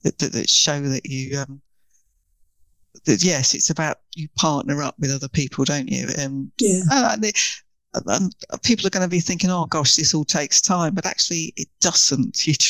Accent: United Kingdom; Yeah, I suppose, I don't know, I always say it's because we're British.

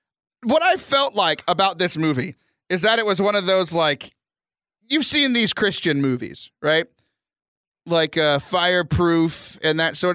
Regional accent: United States; Yes, which is not a foreign country because I'm an American.

